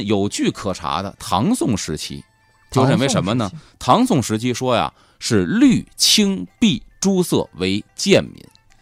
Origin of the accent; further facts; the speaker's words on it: Beijing, China; 利于咱们北京人理解，就是北京有个